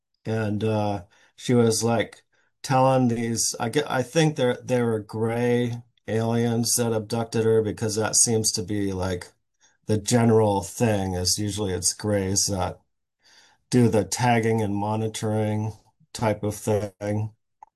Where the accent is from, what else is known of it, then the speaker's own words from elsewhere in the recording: Vermont, United States; born there; But so I was born in Vermont